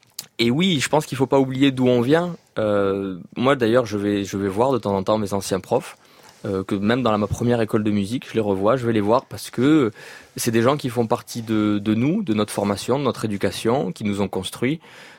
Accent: Toulouse, Occitanie, France; Ah ben, quand on est Toulousain

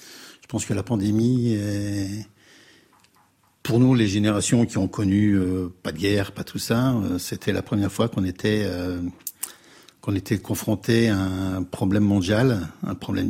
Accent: Joeuf, Grand Est, France; On est à Jeuf, oui.

